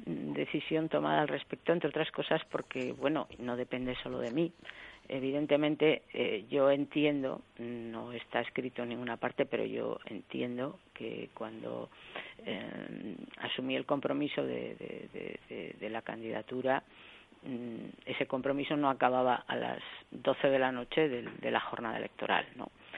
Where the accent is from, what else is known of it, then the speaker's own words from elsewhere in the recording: Galicia, Spain; somos gallegos, estamos aquí